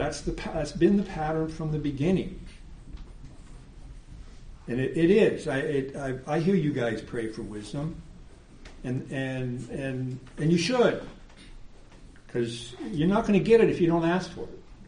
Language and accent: English; California, United States; I remember growing up in California, Sunday school teachers, I liked them, I loved them, because they listened to me.